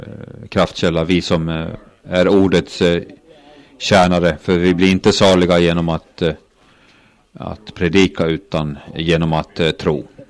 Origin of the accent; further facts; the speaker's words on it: Kajaani, Kainuu, Finland; Jag är ju från Kajana, och där finns slottsruiner vid älven